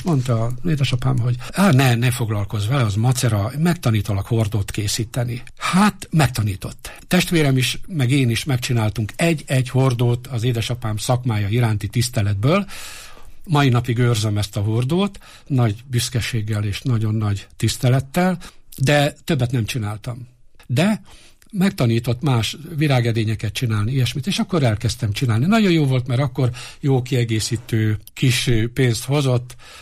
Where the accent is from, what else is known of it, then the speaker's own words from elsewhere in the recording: Budaörs, Pest, Hungary; also born or lived in Budapest / Eger; Katonai környezetben nőttem föl, mi Budapesten éltünk, 62-be költöztünk Egerbe. Ugye Budapesten születtem, Budaörsön éltünk, és ott volt egy repülőtér.